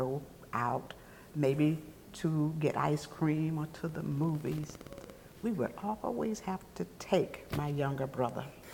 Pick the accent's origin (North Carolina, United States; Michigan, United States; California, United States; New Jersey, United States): North Carolina, United States; Chapel Hill; also born or lived in Pittsboro; I grew up right across the street from Hargraves Center here in Chapel Hill. I grew up in Pittsboro with my grandparents, and we moved with my parents sometime after that.